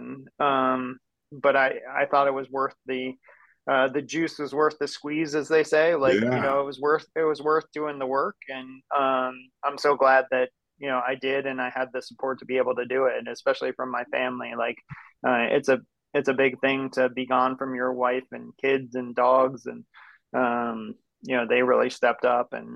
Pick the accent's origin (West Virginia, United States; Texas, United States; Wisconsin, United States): West Virginia, United States; especially growing up in West Virginia and Virginia. Like, the Appalachian Mountains are right out our back door.